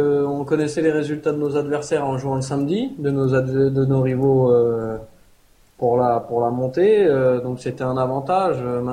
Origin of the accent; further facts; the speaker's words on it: Paris, Île-de-France, France; born there; je suis joueur des Chamois Niortais, je suis né le 8 septembre 88 et je suis né à Paris.